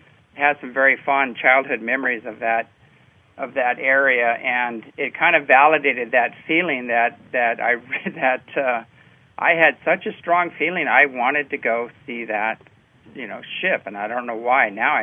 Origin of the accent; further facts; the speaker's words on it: Apple Valley, California, United States; Well, you know, I was raised in Apple Valley, California, and Hesperia is basically where his main lab was